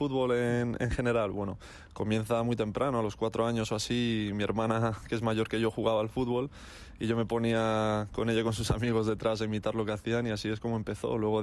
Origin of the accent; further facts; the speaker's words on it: Madrid, Community of Madrid, Spain; además soy de Madrid